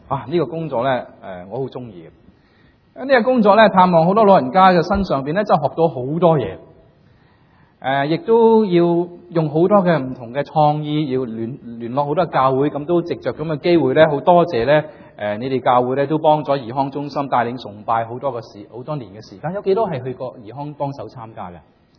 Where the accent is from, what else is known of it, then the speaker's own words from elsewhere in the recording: China; born there; moved away; also born or lived in Hong Kong; 我喺大陆出世嘅，所以咧我有个